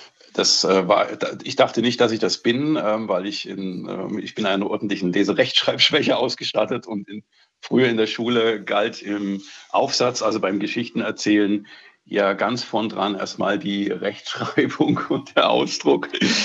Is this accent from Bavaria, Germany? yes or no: no; Dresden, Saxony, Germany; moved away as an adult; also ich bin in Dresden aufgewachsen, also bis ich 19 war, eben halt in der DDR habe ich da gelebt.